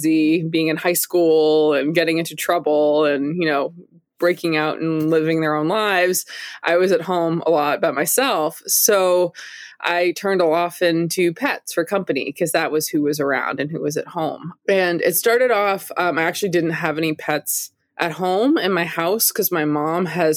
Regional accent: Massachusetts, United States; I grew up outside Boston in the, you know, Massachusetts suburbs

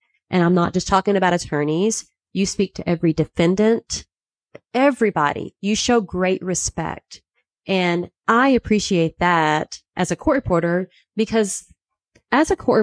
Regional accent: Abilene, Texas, United States; West Texas.

